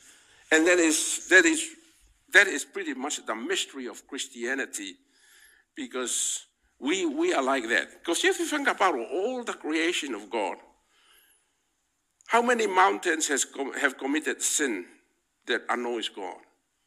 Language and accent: English; Ireland; You know, I grew up in Ireland